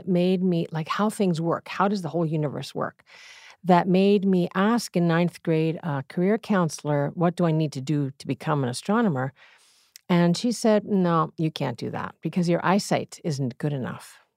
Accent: Greece; So I grew up in Greece

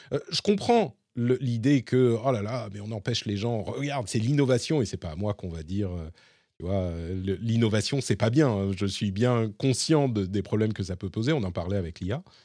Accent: Paris, Île-de-France, France; j'ai grandi en tant que Parisien

